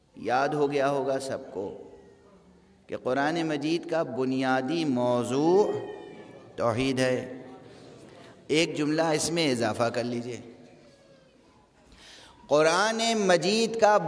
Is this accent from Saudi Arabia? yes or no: no; Lucknow, Uttar Pradesh, India; ہمارا تعلق اودھ سے ہے، لکھنؤ اور اس کے مضافات سے۔